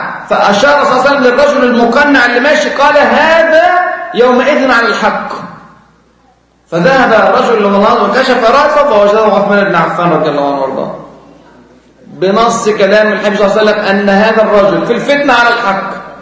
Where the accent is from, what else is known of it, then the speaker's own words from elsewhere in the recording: Egypt; ناخد في الجامعة الأمريكية عندنا في مصر